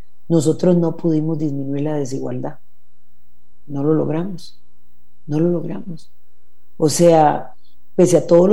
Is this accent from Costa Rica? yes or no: yes; Costa Rica; yo soy vicepresidenta de Costa Rica porque soy costarricense